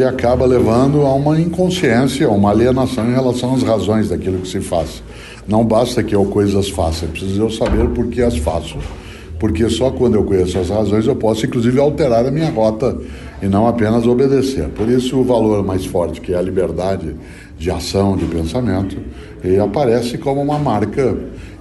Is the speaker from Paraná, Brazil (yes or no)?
yes; Londrina, Paraná, Brazil; eu que sou paranaense, pé vermelho de Londrina